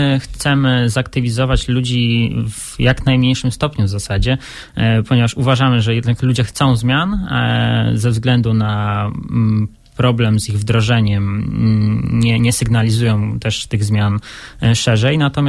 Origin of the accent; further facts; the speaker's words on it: Sulechów, Lubusz Voivodeship, Poland; Ja jestem z Sulechowa i mamy działalność na razie w moim miejscu zamieszkania.